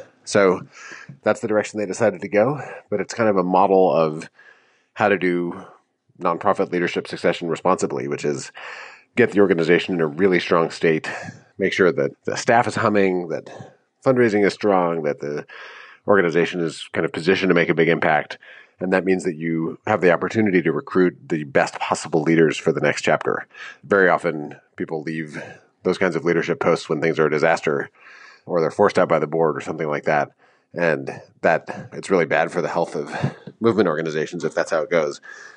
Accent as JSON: {"language": "English", "town": "Madison", "region": "Wisconsin", "country": "United States", "tie": "born or raised there", "said": "I grew up in Madison. Wisconsin's where my sort of political identity was forged. It's a place that I love."}